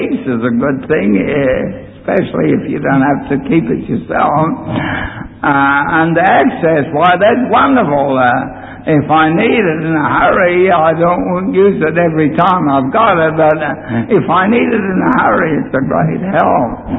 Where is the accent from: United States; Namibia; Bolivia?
Bolivia; Now, I grew up in Bolivia, and I've seen this being used.